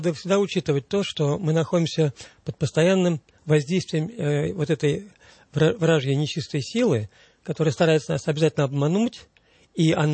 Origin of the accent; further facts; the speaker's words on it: Ukraine; Я помню, как вот так же живешь там в детстве на Украине.